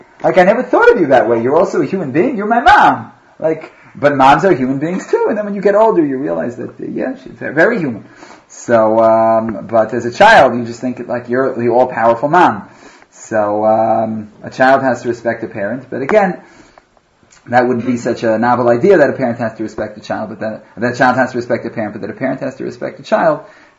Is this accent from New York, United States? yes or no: yes; New York, United States; I grew up near one in New York